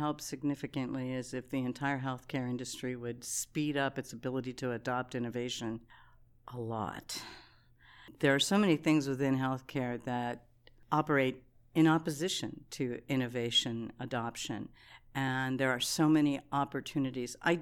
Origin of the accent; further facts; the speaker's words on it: Pittsburgh, Pennsylvania, United States; Well, I came from Pittsburgh. And early on, everything in Pittsburgh was steel.